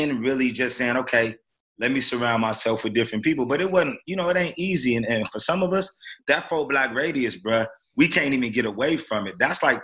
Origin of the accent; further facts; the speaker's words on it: Seattle, Washington, United States; Well, I was raised in Seattle, Washington, born and raised.